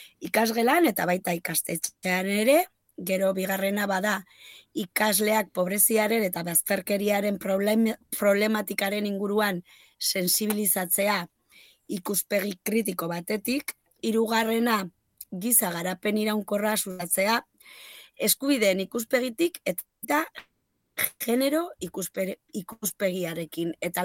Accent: Lakuntza, Navarre, Spain; jatorriz lakuntzakoa

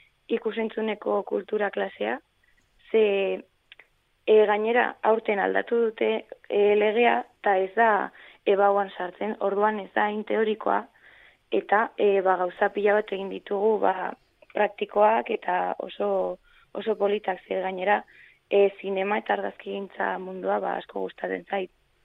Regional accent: Orbaizeta, Navarre, Spain; Bani Orbaizetakoa, eskuako baiaran.

